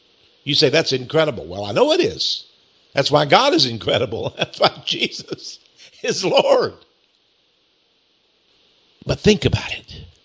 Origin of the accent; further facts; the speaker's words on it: Texas, United States; accent: Texas; Well, I'm a little Texas boy. I guess I have that old rolling laugh. I have that Texas accent. I'm an American.